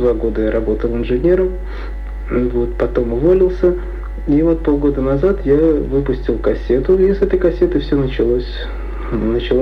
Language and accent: Russian; Saint Petersburg, Russia; now in Israel; Я приехал из Ленинграда в 90-м году.